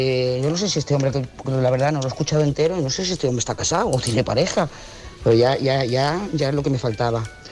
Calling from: Lloret de Mar, Catalonia, Spain; de Lloret de Mar.

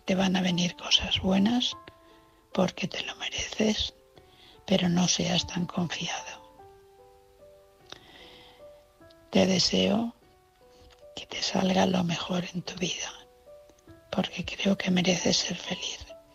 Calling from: Valencia, Valencian Community, Spain; de Valencia.

